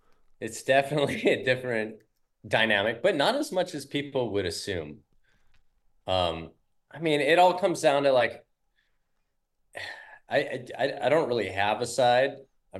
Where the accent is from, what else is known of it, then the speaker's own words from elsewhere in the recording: Hawaii, United States; So I'm born and raised on the North Shore of Oahu in Hawaii, which is kind of like the center of the surf world